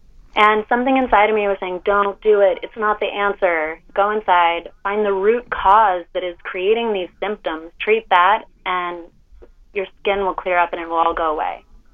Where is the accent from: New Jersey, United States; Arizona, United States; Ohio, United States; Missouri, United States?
Arizona, United States; Sedona; Danielle and I grew up together in Sedona, Arizona.